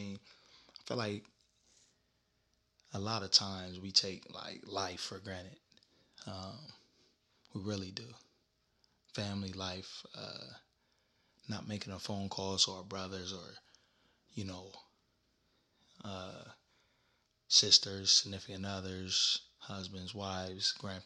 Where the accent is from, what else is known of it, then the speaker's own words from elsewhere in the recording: Columbus, Ohio, United States; now in New York City, United States; I'm from Columbus, Ohio, but I have moved to New York City